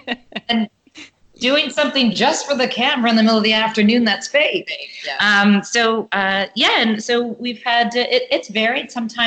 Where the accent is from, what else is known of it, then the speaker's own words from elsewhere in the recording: Canada; now in Los Angeles, United States; I come from Canada